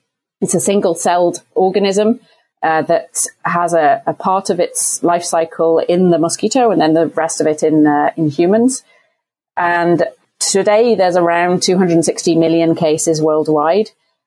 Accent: United Kingdom; now in Washington, United States; Well, I'm actually based in Washington, D.C., but I'm British, although I haven't lived in the U.K. for around 25 years now.

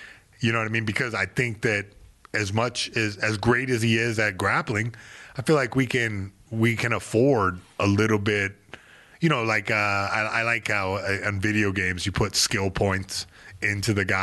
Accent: Fayetteville, North Carolina, United States; Yeah, now I made peace where I came from Fayetteville, North Carolina.

